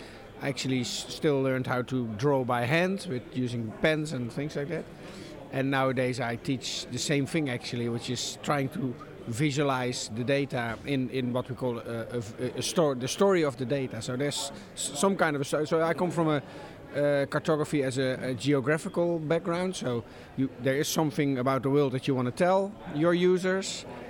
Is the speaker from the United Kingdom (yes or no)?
no; Netherlands; English is a second language; I'm actually from the Netherlands, from the University of Twente, which is a small technical university.